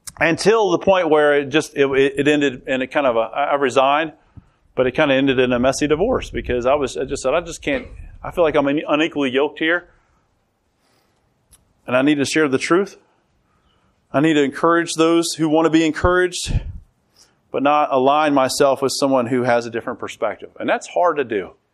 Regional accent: Roanoke, Virginia, United States; also born or lived in Knoxville; That's where my hometown was. I was born and raised there. I went off to the Air Force for a number of years, came back, then went down to Knoxville for 5 years and made it back to Roanoke again.

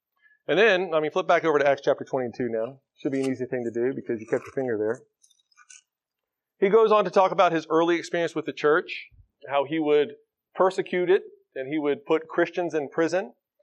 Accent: the South, United States; accent: southern; I cannot pronounce that with my southern accent.

